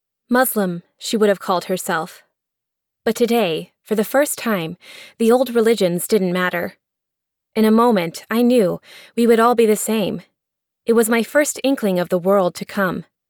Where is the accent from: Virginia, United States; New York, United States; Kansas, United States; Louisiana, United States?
Virginia, United States; Tutelo; But at the age of 8, anything more than 20 minutes from my hometown of Tutelo, Virginia, might as well have been Antarctica.